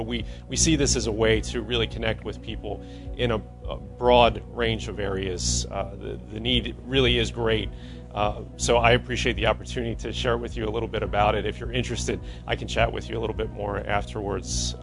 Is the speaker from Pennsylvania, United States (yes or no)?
yes; Quakertown, Pennsylvania, United States; I'm from the Quakertown area. I'm actually a member of Quakertown United Methodist Church.